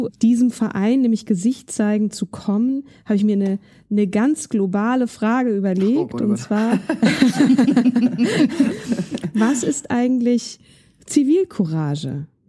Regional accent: Hesse, Germany; Ich komme aus Nordhessen, ich bin auf dem Dorf groß geworden.

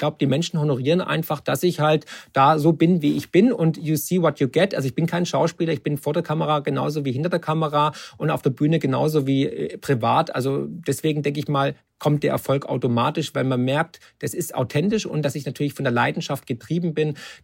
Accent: Baden-Württemberg, Germany; ich war ja Schwabe

